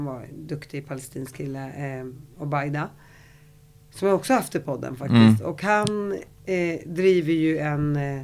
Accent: Sweden; Men när jag växte upp i Sverige

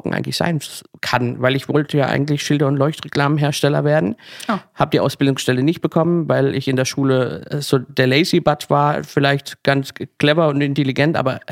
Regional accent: Kappelrodeck, Baden-Württemberg, Germany; sogar in meinem Heimatdorf, Kappelrodig, wer es nicht kennt, unglaublich tolles Rotweindorf.

